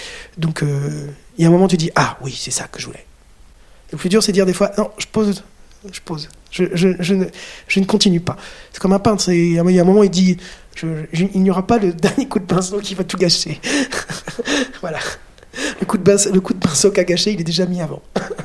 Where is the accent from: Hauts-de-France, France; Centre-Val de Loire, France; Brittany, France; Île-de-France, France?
Brittany, France; Saint-Nicolas-du-Pélem; Je suis originaire de Saint-Nicolas-du-Pelhem, dans le centre-Bretagne. C'est un coin vraiment d'une culture qui n'est pas sous cloche du tout, qui était très vivante.